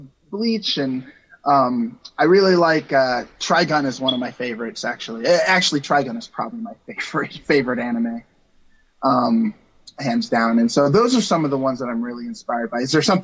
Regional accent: United States; artistically I come from much more of an American vibe because I'm American.

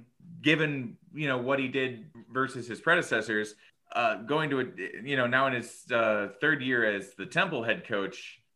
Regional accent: Illinois, United States; Yeah, and because I'm from Illinois and my mom went there for a master's, I was kind of pumped

